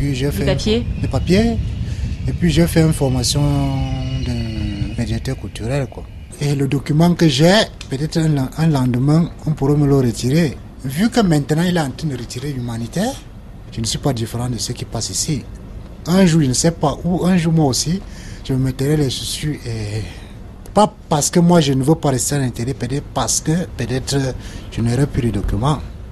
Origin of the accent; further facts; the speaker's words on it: Cameroon; moved away; je suis camerounais.